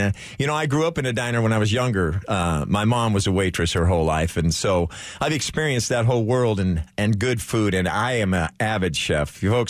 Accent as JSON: {"language": "English", "town": "Walla Walla", "region": "Washington", "country": "United States", "tie": "born or raised there", "said": "Now, folks, if you grew up where I grew up in Walla Walla, Washington, that's where you can find the Walla Walla sweet onions."}